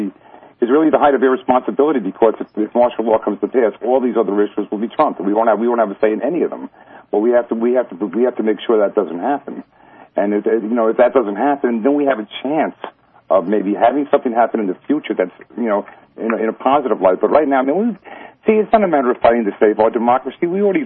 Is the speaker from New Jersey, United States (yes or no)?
no; New York City, New York, United States; I grew up in a place called Bay Ridge, which is right across.